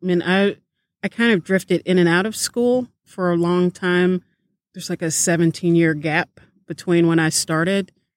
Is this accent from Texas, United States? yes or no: yes; Dallas, Texas, United States; also born or lived in Buffalo, United States; So I was born in Buffalo, New York, and then moved to Dallas, Texas with my mom when I think I was around 3. And then went back to Buffalo, where my dad lives, when I was 16.